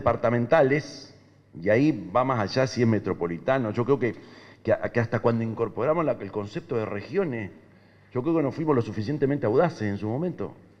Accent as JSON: {"language": "Spanish", "country": "Uruguay", "said": "nos hemos dado de la maña, como uruguayos, para asegurar y atar que de una forma u otra la flecha es de ida y vuelta."}